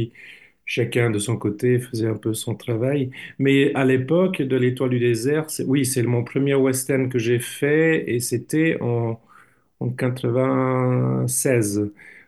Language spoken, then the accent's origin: French; Switzerland; also born or lived in Italy; je suis italien. Je vis en Suisse. J'ai grandi aussi en Suisse. Mais oui, je suis italien, en fait.